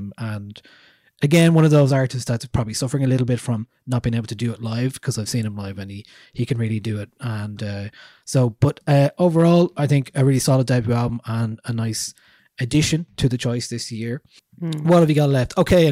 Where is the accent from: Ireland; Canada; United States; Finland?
Ireland; Newbridge, Kildare; just because I'm from Newbridge in Kildare